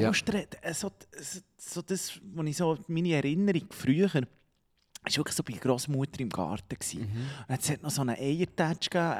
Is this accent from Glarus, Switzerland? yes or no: no; Locarno, Ticino, Switzerland; Also ich muss sagen, Locarno finde ich zum Beispiel etwas Schönes. Das ist ja mein Heimatort, ich finde das gut.